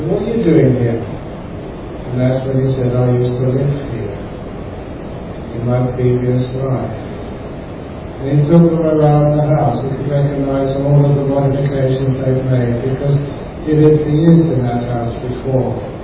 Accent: London, United Kingdom; quite a famous TV personality when I grew up in London.

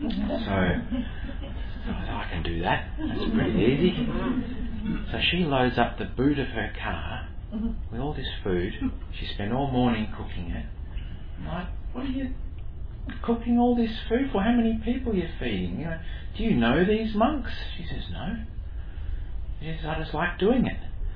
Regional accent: Sorrento, Western Australia, Australia; So I'm a local boy, I grew up in Sorrento, a beachside suburb.

